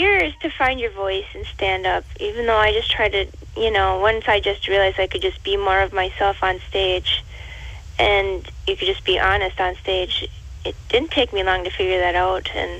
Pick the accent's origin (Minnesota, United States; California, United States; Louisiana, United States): Minnesota, United States; I think that a lot of people, just being from Minnesota, we are pretty good at makin